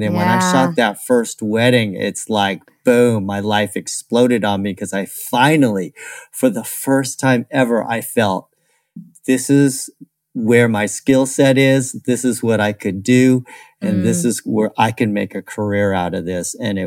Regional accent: California, United States; Yeah, well, I'm from California

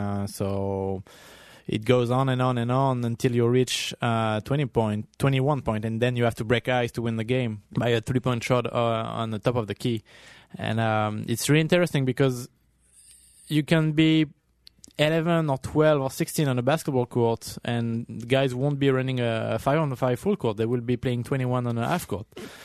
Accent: France; now in New York City, United States; me growing up in France, we had like the same playground on every corner of our neighborhood.

